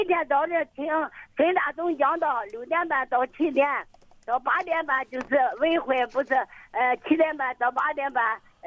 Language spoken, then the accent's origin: Chinese; Shandong, China; now in Jiangxi, China; 我老家是山东的，58年我就到江西来了哈。